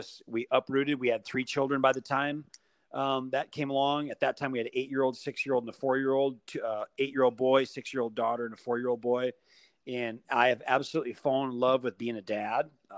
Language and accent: English; Mauston, Wisconsin, United States; now in Phoenix, United States; But both my wife and I, we grew up in Mauston, Wisconsin, small little town in Wisconsin, and had a, you know, great life.